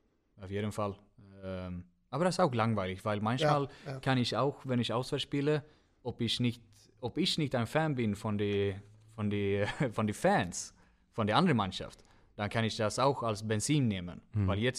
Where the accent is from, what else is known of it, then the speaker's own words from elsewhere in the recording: Önnered, Västra Götaland County, Sweden; German is a second language; moved away as an adult; now in Germany; Und Önnered ist das ist mein Heimat. So dann habe ich nur ein halbes Jahr Vertrag mit dem gemacht, bevor ich nach Deutschland.